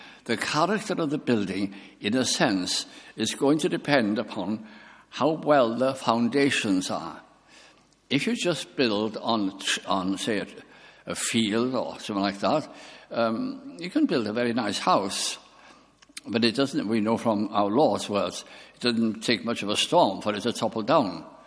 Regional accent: Bolton, North West England, United Kingdom; In the chapel where I was brought up in Bolton, the Welsh chapel

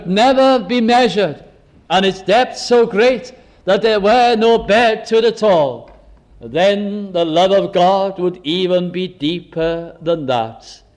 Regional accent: North West England, United Kingdom; In the little Welsh chapel where I was brought up in Lancashire, in South Lancashire

